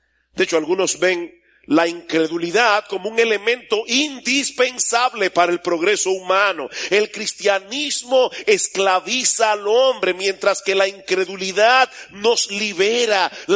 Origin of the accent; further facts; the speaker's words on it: San Juan de la Maguana, San Juan, Dominican Republic; Yo recuerdo cuando era niño y vivía en San Juan de la Maguana, que todo el mundo era tío tuyo.